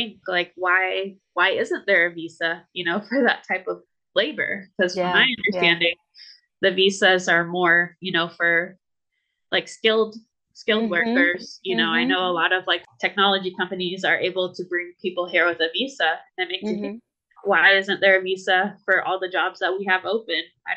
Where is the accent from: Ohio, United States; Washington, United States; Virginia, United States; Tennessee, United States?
Washington, United States; Tacoma; also born or lived in Federal Way; I was born in Tacoma General. You know, I lived in Federal Way, in between Federal Way and Tacoma my whole life